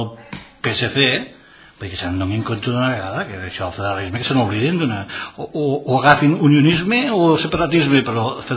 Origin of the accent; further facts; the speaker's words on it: Catalonia, Spain; born there; Jo, que sóc nascut aquí a Catalunya, però que sóc de sang, diguem-ne, andalusa